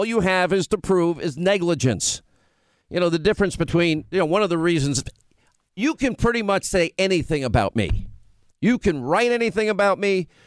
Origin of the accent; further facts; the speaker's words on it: Long Island, New York, United States; so things are so bad in Long Island. I grew up in Long Island. There's still nice parts of Long Island, but there's some that are really horrible.